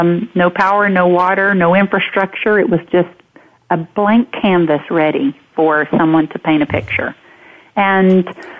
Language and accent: English; Southern United States, United States; I grew up in the Southern Baptist Bible Belt, so that was not really something that you do.